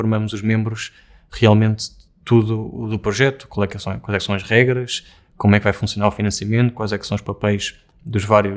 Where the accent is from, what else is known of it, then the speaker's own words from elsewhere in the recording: Lisbon, Portugal; o bairro Telheiras, onde eu cresci, onde vivi quase toda a minha vida